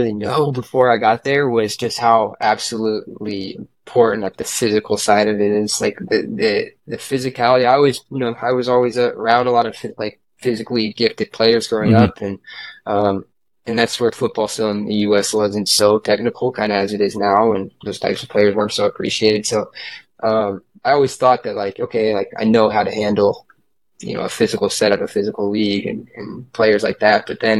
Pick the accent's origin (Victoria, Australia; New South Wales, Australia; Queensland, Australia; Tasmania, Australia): Queensland, Australia; Sunshine Coast; born there; I was born in the Sunshine Coast and played with the club there.